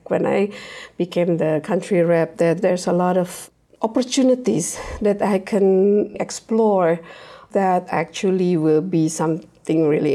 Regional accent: Indonesia; Growing up in Indonesia, that's how we survive, not just survive, but that's how we thrive.

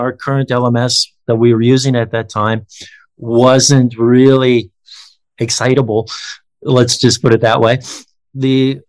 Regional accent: United States; moved away as an adult; now in Austria; I'm originally from the States, but I've been working in Austria since 1994.

